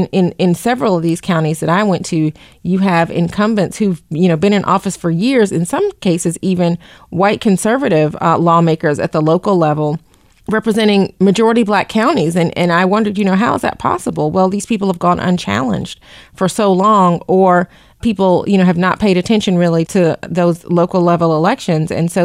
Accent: the South, United States; I mean, I'm from the South, and so obviously for me, that's not something that's foreign

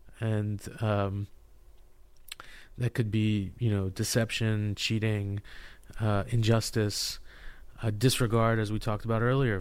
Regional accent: California, United States; Well, I'm from California. I love avocados.

